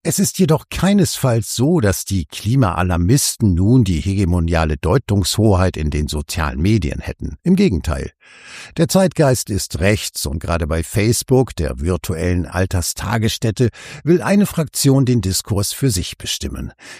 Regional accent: Lower Saxony, Germany; Als ich Kind war, galt bei uns in Niedersachsen die Regel, dass es in der Schule hitzefrei gibt

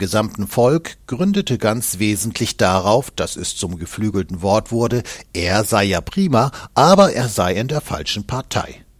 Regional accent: Hesse, Germany; Als Hesse weiß ich davon, ein Lied zu singen.

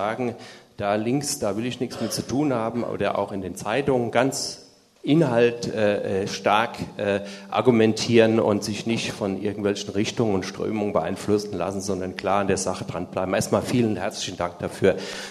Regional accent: Wiesbaden, Hesse, Germany; ich komme aus Wiesbaden

